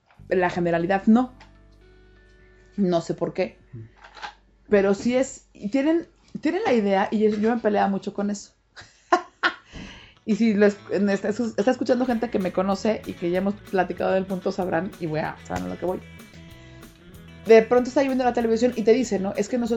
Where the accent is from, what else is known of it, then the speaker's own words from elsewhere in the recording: Mexico; moved away; also born or lived in Spain; yo estaba en el que me voy de aquí, digo, salí de México y me fui para España.